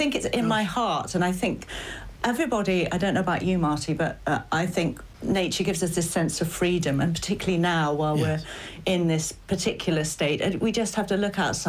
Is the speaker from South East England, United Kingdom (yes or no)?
yes; South East England, United Kingdom; I think it was growing up on the Isle of Wight.